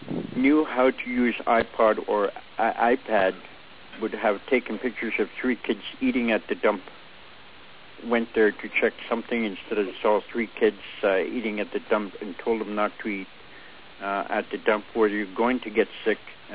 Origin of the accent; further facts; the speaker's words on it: Pangnirtung, Nunavut, Canada; I'm from Pangnirtung, Nunavut